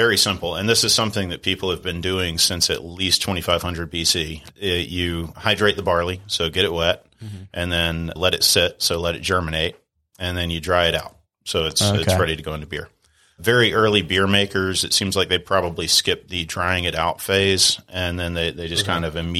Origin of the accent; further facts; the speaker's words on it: Salisbury, North Carolina, United States; So I grew up in Salisbury, built the malt house near where I grew up.